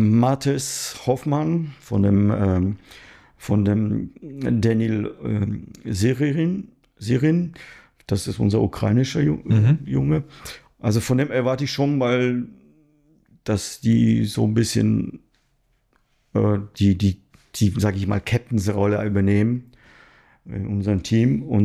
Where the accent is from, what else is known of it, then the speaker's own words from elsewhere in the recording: Poland; auch die Rundfahrt wird organisiert, auch von meinem ehemaligen Verein in Krakau, wo ich auch selber gefahren bin.